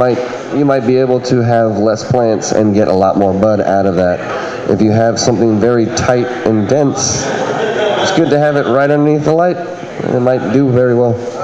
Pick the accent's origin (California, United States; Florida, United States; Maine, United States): California, United States; Inglewood; But then I grew up in Inglewood, and I remember somebody being like, this is that Inglewood Kush